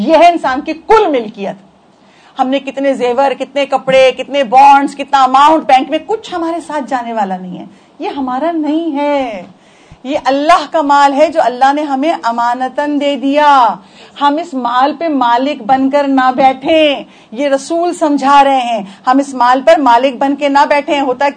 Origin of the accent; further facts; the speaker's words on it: Karachi, Sindh, Pakistan; اب ہم کراچی کے رہنے والے ہیں, یہی پیدا ہوئے ہیں, یہی زندگی گزاری ہے.